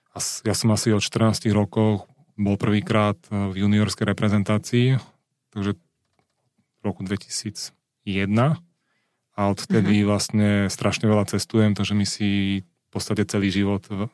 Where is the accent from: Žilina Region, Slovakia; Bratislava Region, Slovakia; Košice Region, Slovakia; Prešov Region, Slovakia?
Bratislava Region, Slovakia; Bratislava; som vyrastal v Karlovke v Lodenici, kde vlastne moja mama bola trenérka.